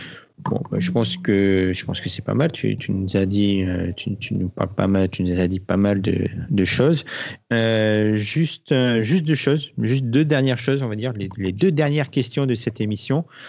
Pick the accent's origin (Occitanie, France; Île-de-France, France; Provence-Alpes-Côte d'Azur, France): Occitanie, France; mais en tant que sudiste, en tant qu'occitan, je me sens un peu malmené